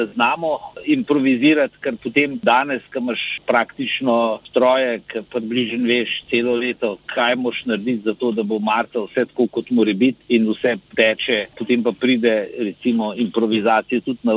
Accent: Tržič, Upper Carniola, Slovenia; prihajam iz Tržiča in smučanje samo po sebi bilo v Tržiču kar šport številka ena

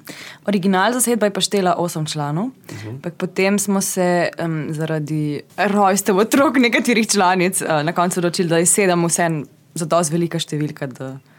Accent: Cerknica, Inner Carniola, Slovenia; v bistvu krajevni smo pravzaprav iz Cerknice.

